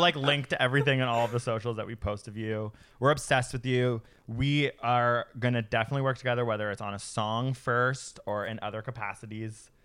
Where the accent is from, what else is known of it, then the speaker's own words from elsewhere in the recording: United States; We're gonna be swimming to Buffalo soon to get it. I'm American.